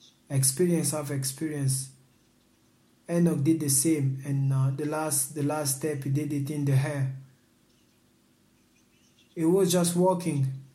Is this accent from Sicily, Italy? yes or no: yes; Sicily, Italy; English is a second language; Maybe it was scared of me because I was from Sicily.